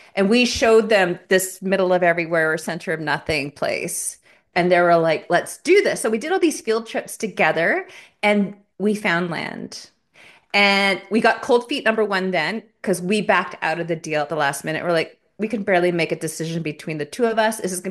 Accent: Calgary, Alberta, Canada; born or raised there; also born or lived in Montreal; now in British Columbia, Canada

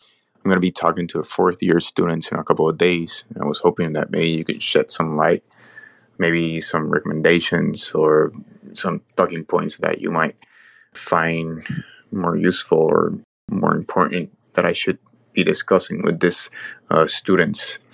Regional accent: Puerto Rico; I am CFP from Puerto Rico

